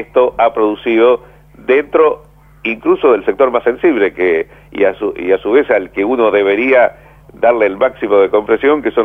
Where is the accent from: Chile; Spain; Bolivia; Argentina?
Argentina; cómo me sentiría yo como argentino